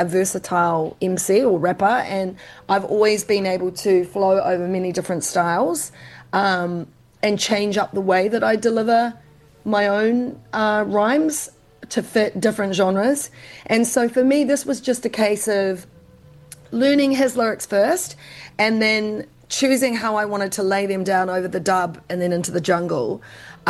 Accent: Taranaki, New Zealand; also born or lived in Christchurch; I mean, I'm not an Aucklander. I'm originally from Taranaki, and I grew up raving in Christchurch.

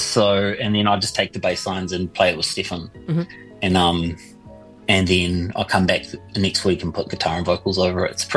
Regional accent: Dunedin, Otago, New Zealand; I'm from Dunedin, but my dad's from Glasgow. And so I'd spent a lot of time in Glasgow.

